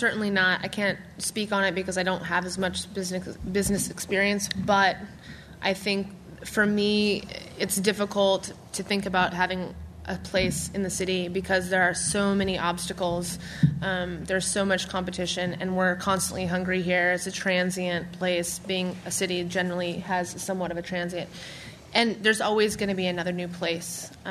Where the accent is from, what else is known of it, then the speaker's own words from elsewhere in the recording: Seattle, Washington, United States; You know, I'm from Seattle. Seattle's totally booming